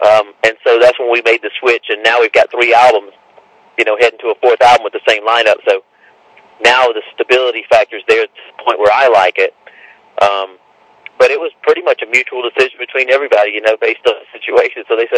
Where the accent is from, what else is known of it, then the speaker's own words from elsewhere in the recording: South Carolina, United States; I mean, you know, I'm from South Carolina.